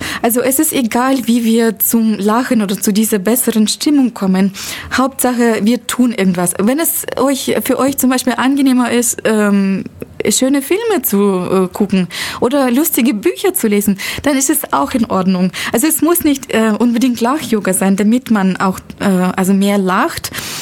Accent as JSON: {"language": "German", "country": "Russia", "accent": "Russian", "second_language": "German", "said": "jetzt weiß ich mein russischer Akzent"}